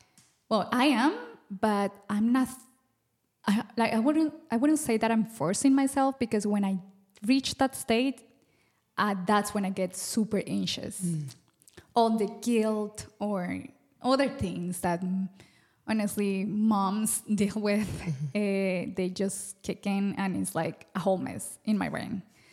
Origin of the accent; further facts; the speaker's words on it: Colombia; English is a second language; Thank you for having me. I'm from Colombia. I am a wife and a mom.